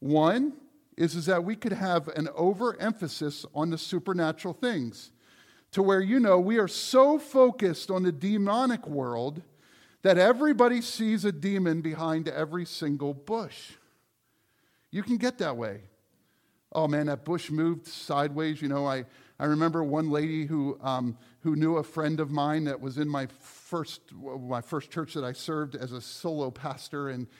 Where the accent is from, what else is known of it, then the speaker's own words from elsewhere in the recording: Pennsylvania, United States; I grew up in York County, and I graduated from Dover